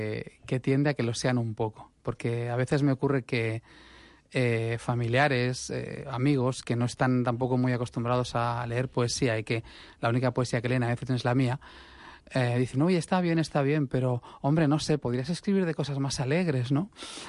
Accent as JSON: {"language": "Spanish", "town": "Barcelona", "region": "Catalonia", "country": "Spain", "tie": "born or raised there", "lives_now": "Terrassa, Spain", "said": "Nací en Barcelona y estuve viviendo en Barcelona hasta el año 2000, que me trasladé por temas medio sentimentales, medio hipotecarios a Tarrasa."}